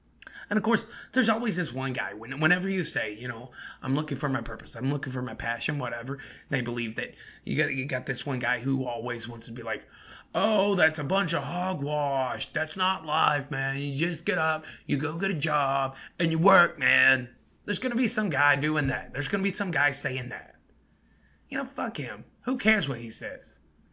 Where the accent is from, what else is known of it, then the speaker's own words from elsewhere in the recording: Kentucky, United States; Okay, but I'm from Kentucky.